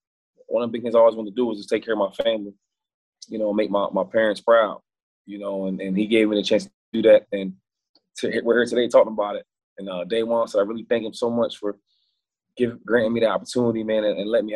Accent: Harrisburg, Pennsylvania, United States; Well, I'm from Harrisburg, Pennsylvania. It's about an hour from Philadelphia.

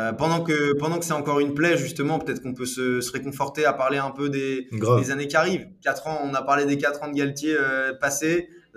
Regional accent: France; Évidemment, nous sommes Français, messieurs

